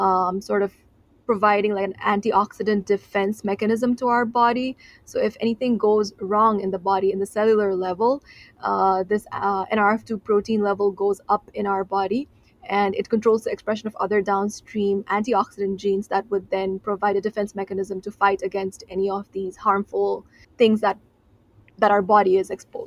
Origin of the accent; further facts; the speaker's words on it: Nepal; first language Nepali; English is a second language; I come from Nepal, so the type of music that I mostly listen to is back home in my native language, in Nepali.